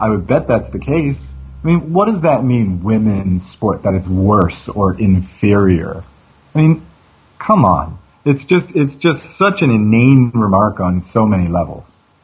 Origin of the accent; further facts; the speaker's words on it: United States; as an American